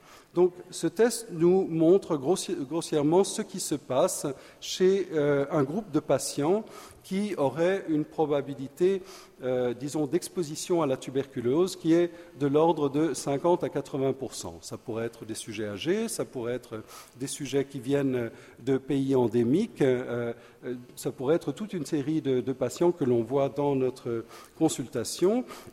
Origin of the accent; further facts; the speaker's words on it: Switzerland; moi je viens de la Suisse et en Suisse on a un gros problème